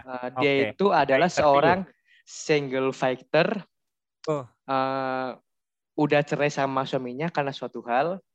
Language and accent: Indonesian; Depok, West Java, Indonesia; Depok gue Kak. Gue Depok.